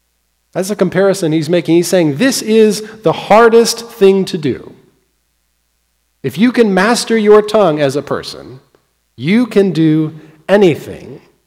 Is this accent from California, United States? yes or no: yes; California, United States; I grew up in California, lived there for many years, forest fires are always a problem.